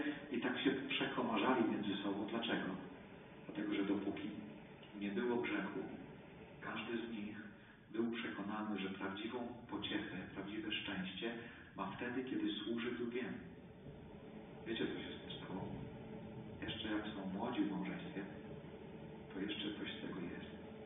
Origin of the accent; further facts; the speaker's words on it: Świdnik, Lublin Voivodeship, Poland; Jak pamiętam, w Świdniku, ja pochodzę ze Świdnika, nie można było zrobić lotniska